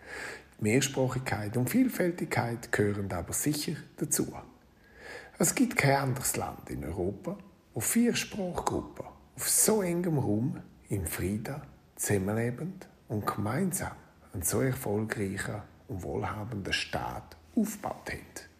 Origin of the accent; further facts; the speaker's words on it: Switzerland; first language Romansh; German is a second language; Wir Rätoromaninnen und Rätoromaner sind zwar nicht mehr viel, aber wir haben dank unserer Erfahrung als Minderheit von den Minderheiten eine vermutlich einmalige Sensibilität